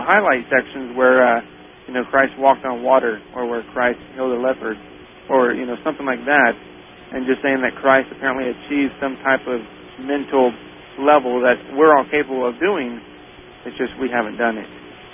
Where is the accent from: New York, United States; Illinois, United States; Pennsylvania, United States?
Illinois, United States; Mount Carmel; In Illinois, my hometown, Mount Carmel, there is a Moose Lodge.